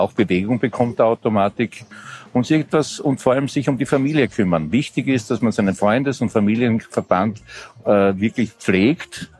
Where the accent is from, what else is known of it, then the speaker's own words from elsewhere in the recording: Graz, Styria, Austria; für mich als Grazer